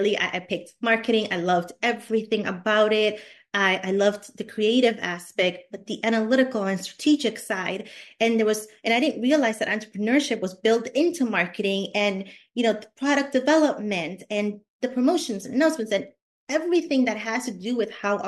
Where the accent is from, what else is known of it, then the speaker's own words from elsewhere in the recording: Lowell, Massachusetts, United States; I grew up in Lowell, Massachusetts, which isn't necessarily the best city to grow up in, but it's not the worst either, you know, depending on what lists you're looking at.